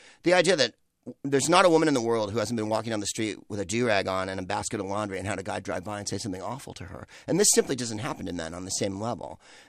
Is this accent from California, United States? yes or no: yes; California, United States; Growing up in the Bay Area and living in San Francisco as long as I did, I'm never in step with the mainstream.